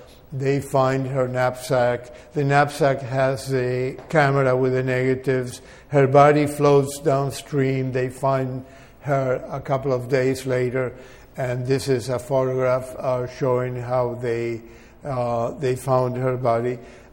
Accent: Argentina; now in New York City, United States; I am an American. I am more of an American than an Argentine. I have lived two-thirds of my life in New York City

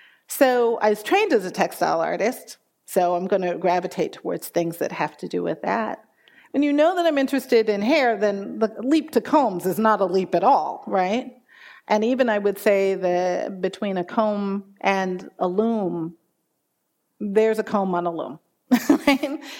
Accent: Washington, District of Columbia, United States; I grew up in Washington, D.C. in a neighborhood that used to be called the Gold Coast.

